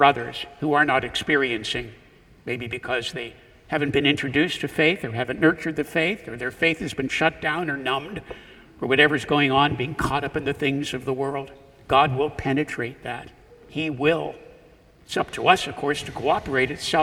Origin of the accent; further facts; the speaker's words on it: Punxsutawney, Pennsylvania, United States; I'm from Punxsutawney, Pennsylvania, know what cold is, but you don't know what cold is until you've been in that part of the country.